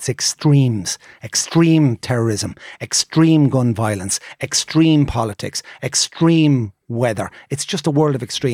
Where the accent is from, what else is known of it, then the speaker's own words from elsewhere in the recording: Ireland; now in United States; the calling card of being Irish in America is like it's like a bouncer standing at the disco when your friends are refused and you walk up and you say you're Irish, they just open the door and let you in.